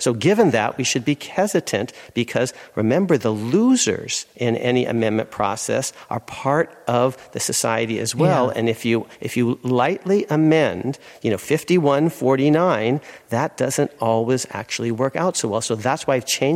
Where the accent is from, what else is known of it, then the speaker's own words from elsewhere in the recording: California, United States; I'm from California, and some of the amendments have been good and some of them have been bad.